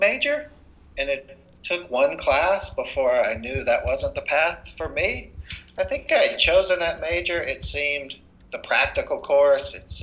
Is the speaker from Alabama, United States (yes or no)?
yes; Alabama, United States; So I was born in Selma, Alabama in 1980. Grew up in a very small town in Marengo County. When I say small, I mean exceptionally small. Fewer than 100 people in my small town.